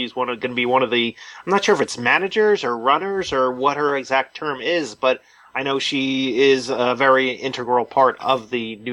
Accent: Jacksonville, United States; from Jacksonville.

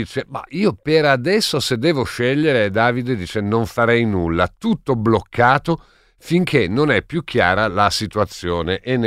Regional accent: San Donato Milanese, Lombardy, Italy; io sono di San Donato, minacciato dal nuovo stadio

